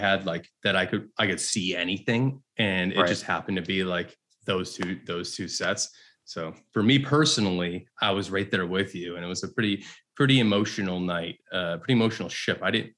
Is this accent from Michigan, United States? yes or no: yes; Detroit, Michigan, United States; And we're from Detroit, and we played shows together, and then we're on a ship together.